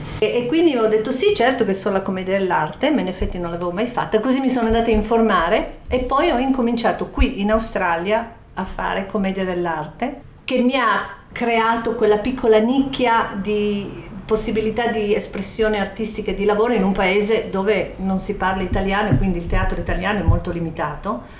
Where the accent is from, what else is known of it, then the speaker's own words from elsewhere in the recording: Turin, Piedmont, Italy; born there; non siamo più, proprio molto piemontesi, no? E sono nata a Torino da una famiglia abbastanza, insomma, piccola borghesia, abbastanza normale.